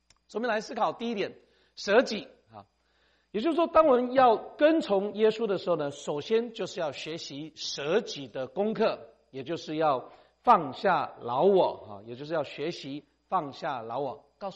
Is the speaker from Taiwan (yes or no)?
yes; Taiwan; moved away as an adult; now in United States; 我们不是在基督徒家庭长大哈。那我自己呢，实际上是1990年哈，从台湾哈来到美国这边念书哈。